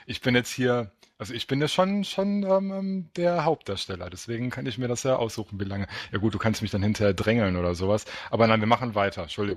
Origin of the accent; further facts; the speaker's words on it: Dortmund, North Rhine-Westphalia, Germany; also born or lived in Hamburg; wurde ich in Dortmund geboren. Hab da bis zu meinem 18. Lebensjahr gewohnt, hab dann 5 Jahre in Hamburg gewohnt und habe in Hamburg City meine Ausbildung gemacht und bin jetzt wieder zurückgezogen in den Kreis Unna. Das ist in der Nähe von Dortmund.